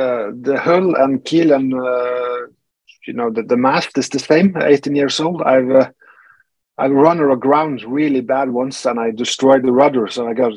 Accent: Norway; first of all, I'm from Norway and I like cold weather.

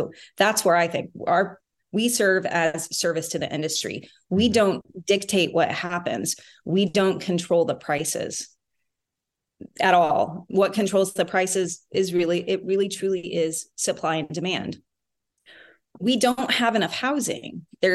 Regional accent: Midwest, United States; I grew up in the Midwest. I went to school in Texas.

